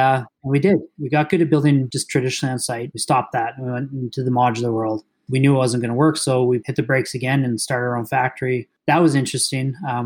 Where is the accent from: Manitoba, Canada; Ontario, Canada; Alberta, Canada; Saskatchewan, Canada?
Alberta, Canada; Calgary; And she's from New York. We're from Calgary.